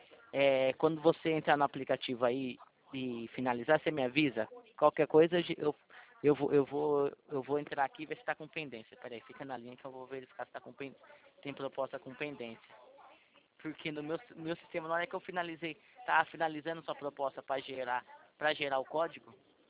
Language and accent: Portuguese; Itatiba, São Paulo, Brazil; sou da cidade de Itatiba. Sou de Itatiba, cidade de Itatiba.